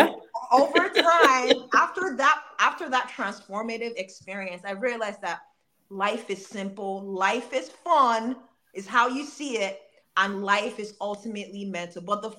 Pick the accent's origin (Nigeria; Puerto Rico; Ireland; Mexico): Nigeria; moved away as an adult; now in United States; So I was born and raised in Nigeria, and you know, I moved here to the United States about 8 years ago